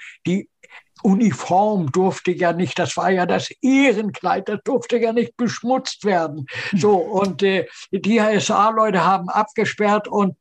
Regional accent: Harburg, Hamburg, Germany; geboren 1931 in Harburg. In Harburg bin ich aufgewachsen, dort auch zur Schule gegangen und bis 1944, mit 13 Jahren, bin ich in die Kinderlandverschickung gekommen.

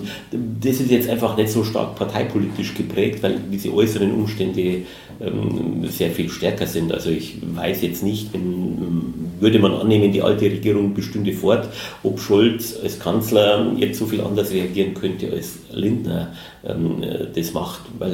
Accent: Bavaria, Germany; now in Berlin, Germany; Ja, ich glaube, für den Bayern ist es leichter mit den Preußen als für die Preußen mit den Bayern. Es ist total spannend in Berlin

